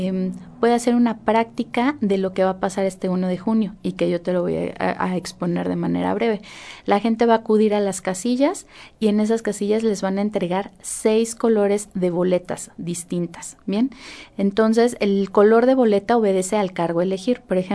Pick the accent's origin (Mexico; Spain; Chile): Mexico; es un hecho histórico que como mexicanos debemos de realizar